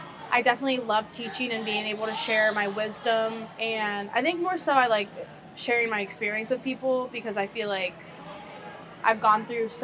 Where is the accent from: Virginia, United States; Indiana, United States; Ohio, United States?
Ohio, United States; Dayton; So I originally grew up in Dayton, Ohio, and then I moved to Columbus for college, which is only about an hour north of Dayton. And then I moved out to California